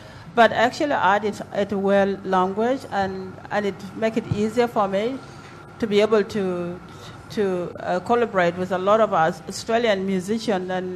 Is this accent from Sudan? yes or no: yes; Sudan; Africa is a big country, and I come from North Africa, which is totally different from South Africa and West Africa as well. So I got influence from Arab countries, because Sudan is supposed to be an Arab country by such a culture.